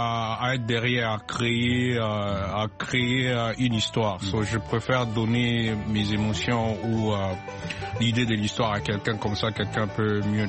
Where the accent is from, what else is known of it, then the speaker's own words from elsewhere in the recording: Lubumbashi, Haut-Katanga, DR Congo; Ouais, je suis Congolais.